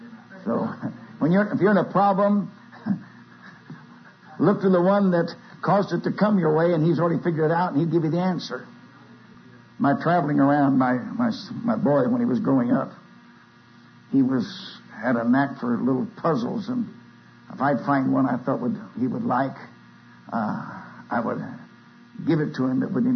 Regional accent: Indiana, United States; For those that don't know me, just by way of introduction, I'm a Hoosier from Indiana.

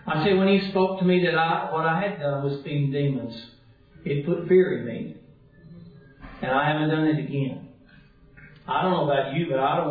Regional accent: Dallas, Texas, United States; I grew up in Dallas, you know, had to put on those gym shorts

